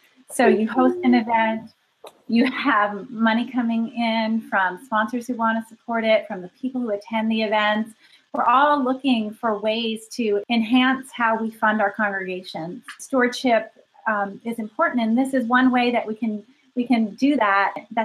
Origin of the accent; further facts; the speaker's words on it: Canada; And Canada, oh my goodness, I grew up in Canada. I have friends in Canada.